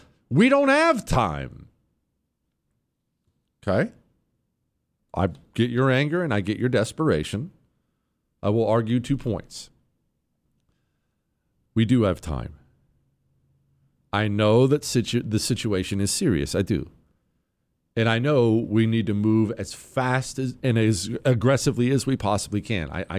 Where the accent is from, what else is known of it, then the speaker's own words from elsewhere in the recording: United States; I am an American through and through. I am the ugliest of ugly Americans.